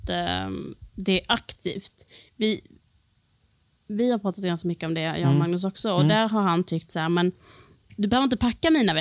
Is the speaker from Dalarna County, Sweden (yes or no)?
no; Kivik, Skåne, Sweden; Där är det fint. Det är mina hemtrakter.